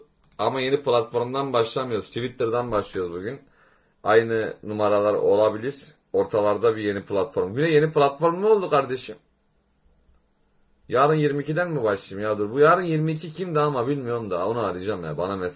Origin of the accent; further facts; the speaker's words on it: Istanbul, Turkey; moved away as an adult; now in Antalya, Turkey; Yani baba tarafı tamamen İstanbul'da doğup büyümüş. 25 yaşıma kadar İstanbul'daydım. Sonra Antalya'ya taşındım.